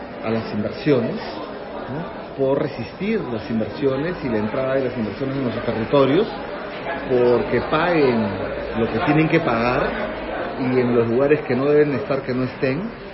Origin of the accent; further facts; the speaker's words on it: Peru; soy peruano